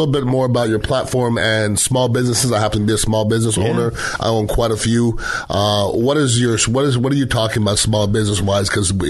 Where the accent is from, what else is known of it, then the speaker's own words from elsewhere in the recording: Montreal, Quebec, Canada; I grew up in Montreal, Canada. All my friends used to smoke.